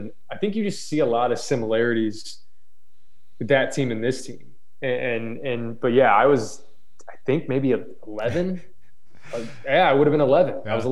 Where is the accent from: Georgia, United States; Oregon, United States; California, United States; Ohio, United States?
Georgia, United States; Atlanta; born there; I was not an Illinois fan. I was born in Atlanta. We moved around a lot.